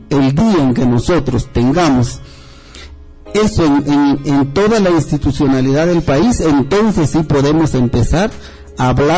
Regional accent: Guatemala; Es que aquí todos somos iguales, los guatemaltecos somos todos iguales y nadie puede decir que es más ni nadie es menos.

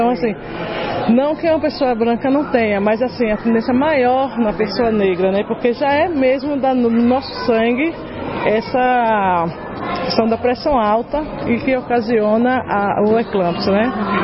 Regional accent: Olinda, Pernambuco, Brazil; eu sou de Olinda, estou como coordenadora da mulher em Olinda.

